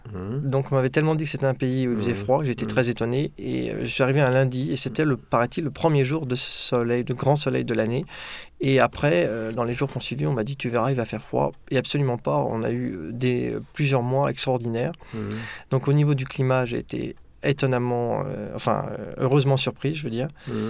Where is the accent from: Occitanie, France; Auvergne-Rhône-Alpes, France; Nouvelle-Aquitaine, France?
Auvergne-Rhône-Alpes, France; Lyon; also born or lived in Paris; Je viens de Lyon. J'ai fait mes études à Paris, mais je suis lyonnais d'origine.